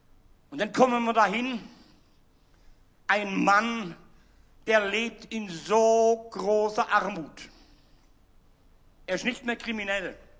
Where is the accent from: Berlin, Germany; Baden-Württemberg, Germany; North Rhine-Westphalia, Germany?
Baden-Württemberg, Germany; Ihr hört, ich bin Schwabe, gell?